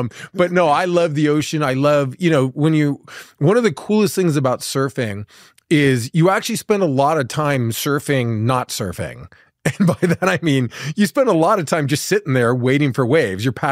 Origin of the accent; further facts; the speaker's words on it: Malibu, California, United States; And I grew up surfing. I'm from Malibu.